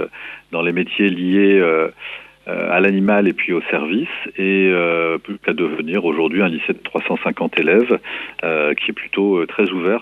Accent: Hauts-de-France, France; now in Mauléon, France; Et je suis originaire d'un tout autre département puisque je viens du Nord, le département du Nord, à côté de Lille.

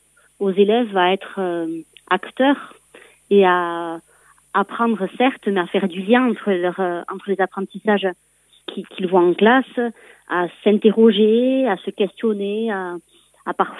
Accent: Mauléon, Nouvelle-Aquitaine, France; j'ai fait le choix de revenir au Pays Basque. Je suis originaire de Mauléon, donc je reviens au Pays Basque

